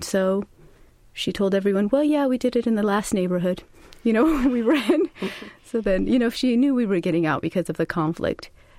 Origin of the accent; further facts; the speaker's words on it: San Diego, California, United States; And I grew up in San Diego, you know, the same as every other American child, you know, at the beach, you know, wonderful upbringing. And moved to the Bay Area in my around when I was about 18, 19.